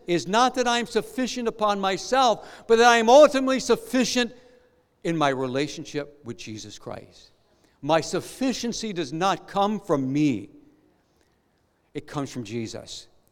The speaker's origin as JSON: {"language": "English", "region": "Midwest", "country": "United States", "said": "I come from a part of the United States that's known for its strong work ethic. You know, I'm from the Midwest part of the U.S., you know, and, you know, these are pull yourself up by your own bootstraps kind of people."}